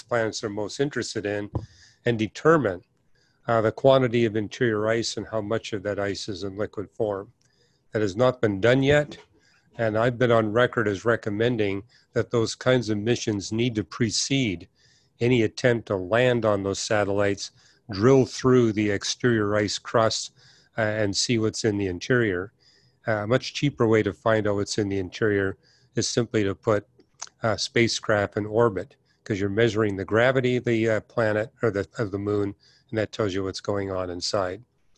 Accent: Vancouver, British Columbia, Canada; I was raised in Vancouver, British Columbia, where a fair number of Hindus were in our neighborhood and at public school.

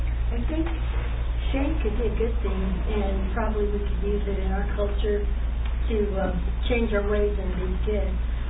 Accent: United States; Japanese people, and I'm American, have a really strong feeling of saving face

